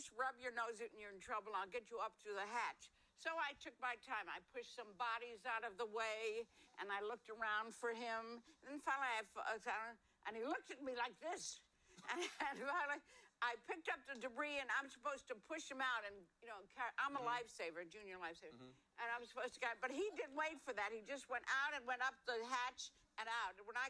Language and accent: English; Missouri, United States; You know, I came a long way from Missouri.